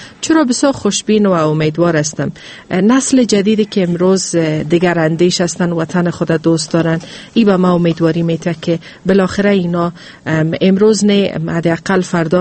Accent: Afghanistan; به عنوان یک افغانی

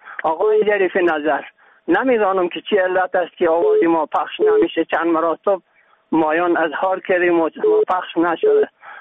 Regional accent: Baghlan, Afghanistan; از ولایت بغلان.

